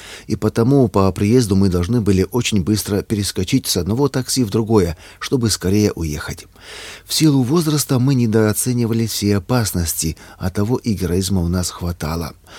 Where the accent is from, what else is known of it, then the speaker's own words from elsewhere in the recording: North Ossetia–Alania, Russia; Я вырос в Северной Осетии в христианской семье. У меня и мама, и папа были верующими с юности.